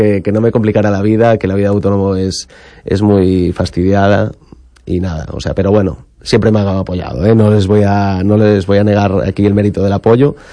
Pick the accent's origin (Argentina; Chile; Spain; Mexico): Spain; A Coruña, Galicia; La Coruña al final es de donde soy, de donde trabajo principalmente